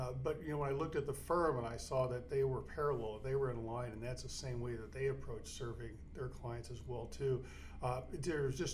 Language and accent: English; Indianapolis, Indiana, United States; Yeah, I grew up here actually in Indianapolis, so I spent most of my time here in Indianapolis.